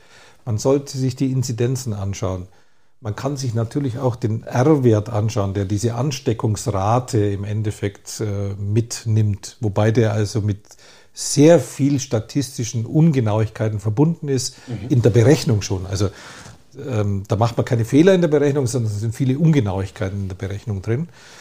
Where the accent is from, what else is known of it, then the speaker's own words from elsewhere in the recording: Altusried, Bavaria, Germany; Ja, ich komme ja aus Altersried